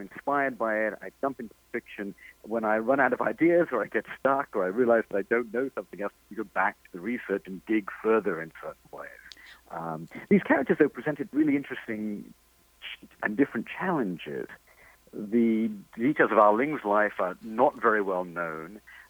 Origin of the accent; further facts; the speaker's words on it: Coventry, West Midlands, United Kingdom; now in Ann Arbor, United States; I live near Detroit now in Ann Arbor, but I can remember when I grew up in England. I came from a town called Coventry. It's in the Midlands, as we call it in England, very like the Midwest in the U.S., and car country.